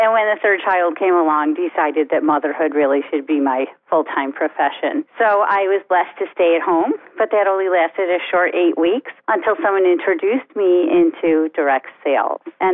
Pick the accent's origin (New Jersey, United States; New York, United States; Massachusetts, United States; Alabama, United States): New York, United States; Buffalo; moved away as an adult; now in Indianapolis, United States; I am originally from Buffalo, New York. I married my childhood sweetheart, whom you know … And we were transplanted from the East Coast to Indianapolis, Indiana in 1982